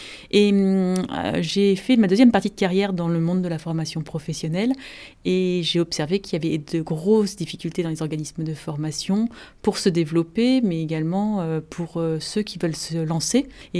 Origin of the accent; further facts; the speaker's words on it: Evry, Île-de-France, France; venant de villes où il y a de nombreuses cités et quartiers prioritaires de la ville, je suis originaire d'Évry, dans l'Essonne.